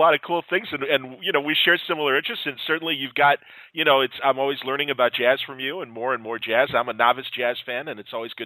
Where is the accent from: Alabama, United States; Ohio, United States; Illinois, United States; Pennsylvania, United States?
Illinois, United States; Wilmette; because I grew up in Wilmette, the town right next door